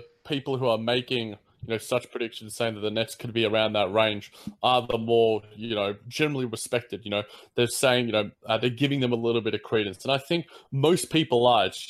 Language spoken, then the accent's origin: English; Australia; It was a little bit racist, I'm sorry. But I am an Australian, so I guess I have that sort of luxury.